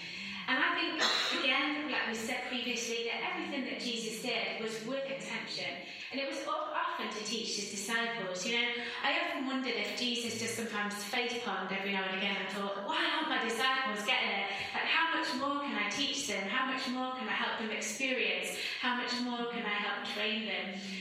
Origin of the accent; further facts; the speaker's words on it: East Midlands, United Kingdom; moved away as an adult; now in Scotland, United Kingdom; So I'm from Derbyshire originally, but I moved up to Scotland 5 years ago to pastor the church there